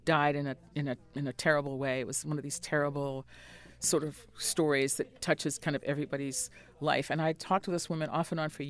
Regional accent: Brooklyn, New York, United States; so shout out to Brooklyn, which is I'm from Brooklyn.

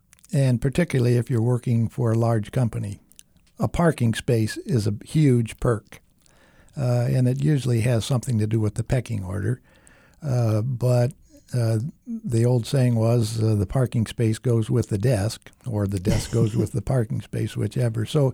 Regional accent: Ohio, United States; Well, I was raised in the country in northwestern Ohio

